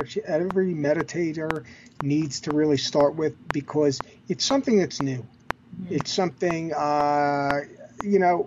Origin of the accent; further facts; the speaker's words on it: New York, United States; But for me, I'm a New Yorker. I was working in commercial real estate.